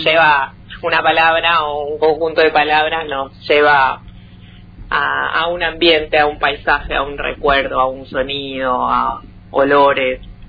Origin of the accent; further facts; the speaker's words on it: Ingeniero Jacobacci, Río Negro, Argentina; born there; also born or lived in Neuquén / Cipolletti; sí, nací en Jacobacci